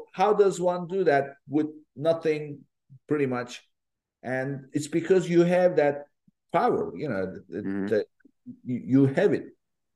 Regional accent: Turkey; also born or lived in London; now in United States; I was born and raised in Turkey and went to London.

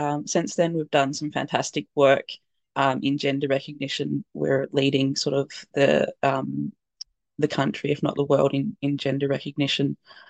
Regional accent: Tasmania, Australia; I'm here to talk about some advocacy work I did in my home state of Tasmania, which is a small island state off the bottom of Australia, known for the Tassie Devil

